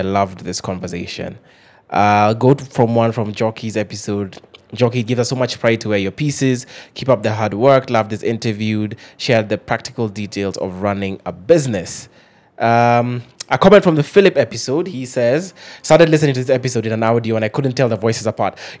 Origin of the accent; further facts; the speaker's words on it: Western, Kenya; I had an uncle who, he'd come in from the States, and every time he'd go to, we're from Western, every time we'd go